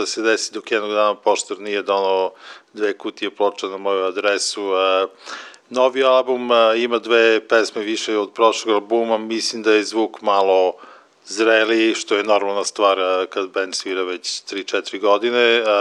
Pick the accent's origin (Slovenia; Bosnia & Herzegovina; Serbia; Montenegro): Serbia; Smederevska Palanka, Podunavlje District; svirali u Smederevskoj Palanci, u mom rodnom gradu, što je bilo odlično, dosta mojih starih prijatelja je došlo